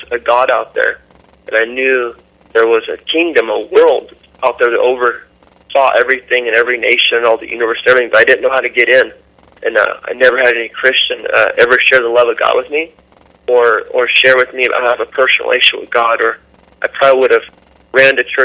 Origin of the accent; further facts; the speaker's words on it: Washington, United States; moved away as an adult; I grew up in the state of Washington.